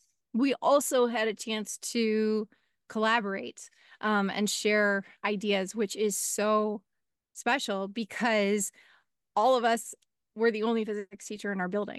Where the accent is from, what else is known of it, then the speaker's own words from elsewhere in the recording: Illinois, United States; And I grew up in the Chicago suburbs. And so out there, there's a lot of physics.